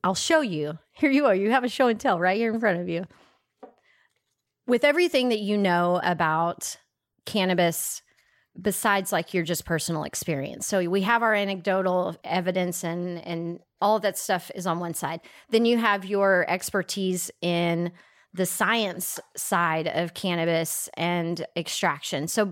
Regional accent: Texas, United States; Hell, I'm from Texas. I'm not offended.

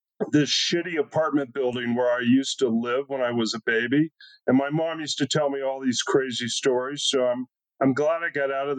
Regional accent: Texas, United States; So that's really sort of the culture I grew up in as a Texan.

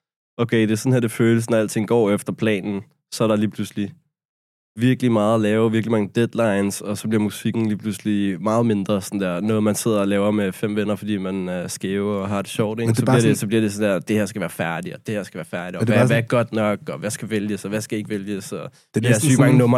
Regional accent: Capital Region of Denmark, Denmark; Jeg er nordsjællænder, mand.

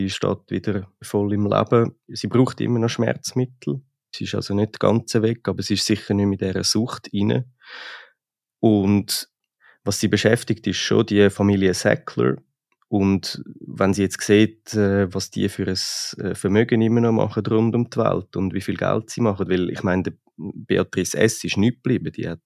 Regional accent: Switzerland; Und es gibt einfach bei uns in der Schweiz zum Glück Beratungsstellen.

